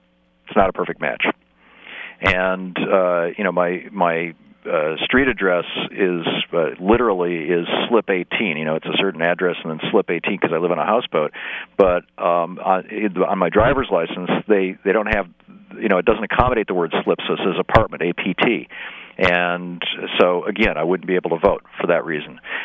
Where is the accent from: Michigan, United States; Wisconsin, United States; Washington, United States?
Michigan, United States; now in Oregon, United States; and everyone in here in Oregon is a real Oregonian, and, you know, where I grew up in Michigan, everyone there is a real Michigan.